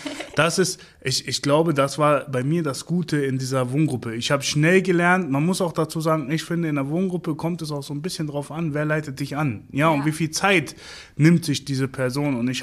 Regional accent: Hanover, Lower Saxony, Germany; ich bin ein typisches Brennpunktkind. Mhm. Ja, ich bin in Hannover-Heinholz groß geworden. Das ist der zweitärmste Stadtteil von Hannover gewesen bis vor 5 oder 6 Jahren.

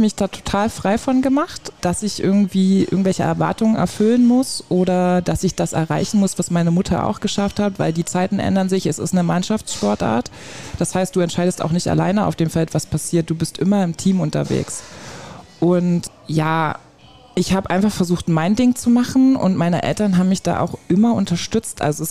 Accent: Frankfurt, Brandenburg, Germany; Und in Frankfurt-Oder, da wo ich aufgewachsen bin

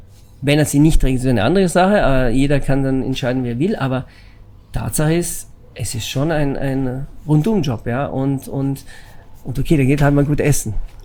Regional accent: Italy; moved away; Ich bin Gastgeber und noch so bin ich Italiener

